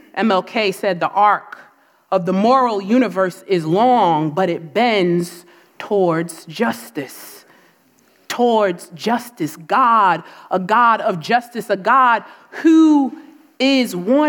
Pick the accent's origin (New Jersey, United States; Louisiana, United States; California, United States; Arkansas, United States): New Jersey, United States; I say it that way because I'm from New Jersey.